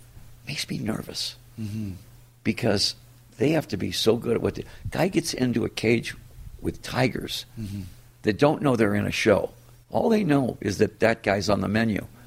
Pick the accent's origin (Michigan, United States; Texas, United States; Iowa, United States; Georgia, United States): Michigan, United States; Detroit; First of all, it's my hometown.